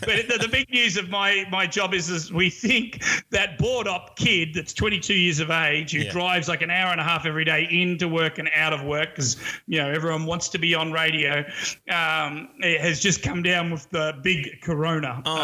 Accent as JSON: {"language": "English", "country": "Australia", "lives_now": "United States", "said": "As an Aussie here and have jumped onto American fanfare"}